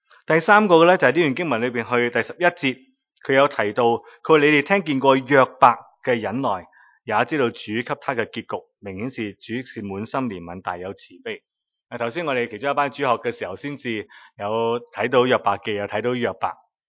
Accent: China; 如果我们中国人会讲一句说话，说失败乃成功之母

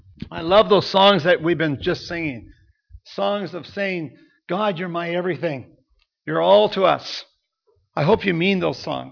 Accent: Kamloops, British Columbia, Canada; now in Port Coquitlam, Canada; We come from Kamloops, where it's a lot cheaper to live.

